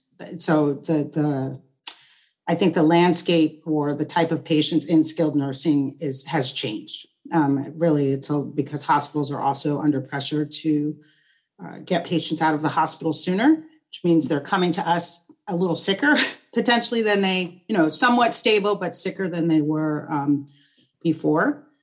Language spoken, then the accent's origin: English; East Coast, United States; now in Seattle, United States; I've been in Seattle for, 8 years? Started at the VA. I'm from the East Coast, so started at the VA and then moved out here